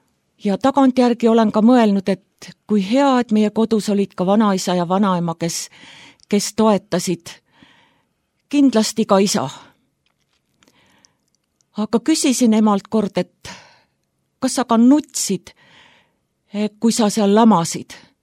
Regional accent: Hiiu County, Estonia; Olen pärit Hiiumaalt ja minu lapsepõlve kodu oli üks imeline kodu.

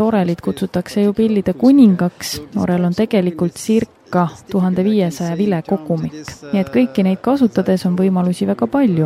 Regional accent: Wallonia, Belgium; Estonian is a second language; olen ise ka pärit väikeselt maalt. Olen pärit saksakeelsest vähemusest Belgias. Meid on vaid 70 000 inimest, kes seal saksakeelt räägivad.

